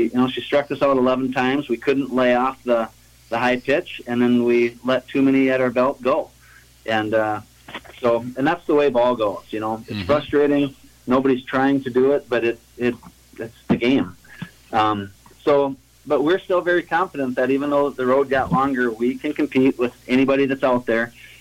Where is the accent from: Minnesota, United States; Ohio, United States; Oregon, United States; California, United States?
Minnesota, United States; I know it's my hometown where I grew up.